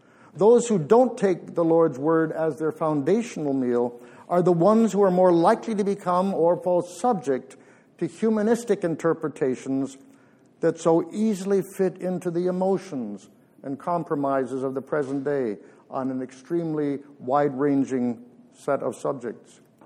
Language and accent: English; Peterborough, Ontario, Canada; I grew up in Peterborough